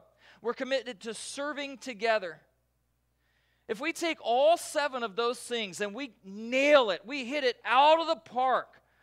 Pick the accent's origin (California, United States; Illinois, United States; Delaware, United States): Delaware, United States; So I grew up on the East Coast and especially in the state of Delaware, it's flat.